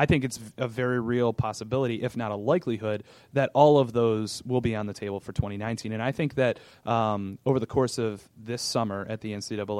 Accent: Cleveland, Ohio, United States; I mean, obviously, I grew up in Cleveland, so I was a Cavs fan

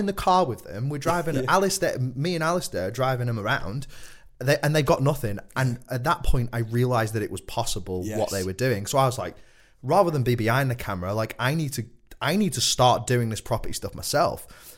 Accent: Blackpool, North West England, United Kingdom; now in London, United Kingdom; I'm from Blackpool, so I'm still a bit of a skinflint.

